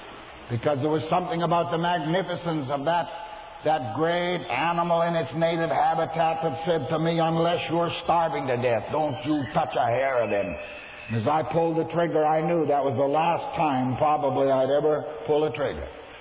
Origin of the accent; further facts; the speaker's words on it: Canada; when I'm a Canadian, and in Canada, we're very strict about our hunting rules.